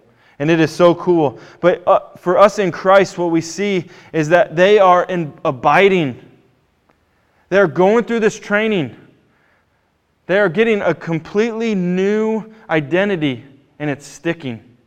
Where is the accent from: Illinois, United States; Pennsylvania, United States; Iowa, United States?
Iowa, United States; Bettendorf; I'm not from here. I'm from the Quad Cities. Rivertown, a little more industrial. Bettendorf was not a farm town.